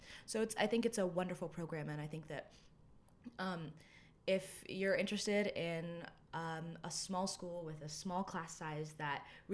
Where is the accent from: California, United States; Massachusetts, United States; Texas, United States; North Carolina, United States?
North Carolina, United States; Raleigh; I'm a rising senior musical theater major. I'm from Raleigh, North Carolina, and I came to Western Carolina specifically for the musical theater program.